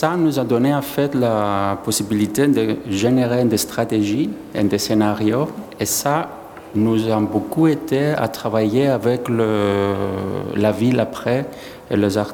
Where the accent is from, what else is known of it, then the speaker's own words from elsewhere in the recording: Cyprus; now in Greece; Moi, je viens de Chypre. Chypre, c'est un autre pays de Grèce.